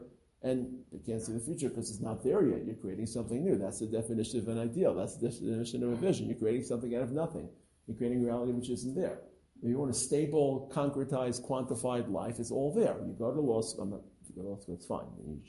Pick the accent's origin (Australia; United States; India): Australia; Perth, Western Australia; now in Israel; I grew up in Perth, and my parents didn't have so much access to Talmud Torah, but here I am